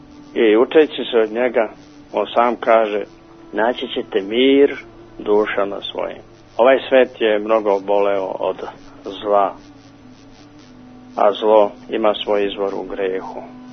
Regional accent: Šumadija and Western Serbia, Serbia; rođen i odrastao u centru Šumadije, u celom mom prostoru, u mome zavičaju, nije bilo nikoga drugoga osim pravoslavnih Srba.

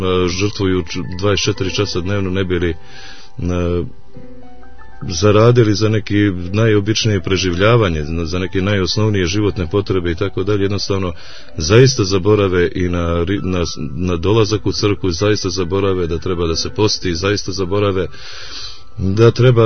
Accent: Montenegro; neka novija kategorija u zadnjih nekih 150 godina koja se pojavljuje kod nas u Crnoj Gori

